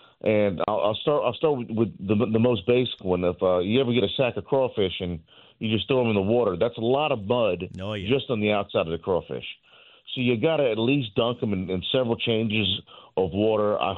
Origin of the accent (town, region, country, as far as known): Rayne, Louisiana, United States; born or raised there